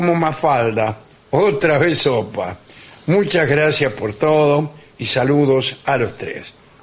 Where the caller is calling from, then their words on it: Madrid, Community of Madrid, Spain; de Madrid. Los escucho siempre.